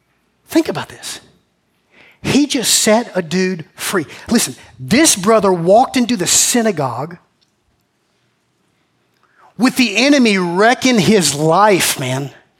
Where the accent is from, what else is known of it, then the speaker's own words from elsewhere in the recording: Macon, Georgia, United States; I'm having a flashback of 1997 youth group, a Baptist kid growing up in Macon, man.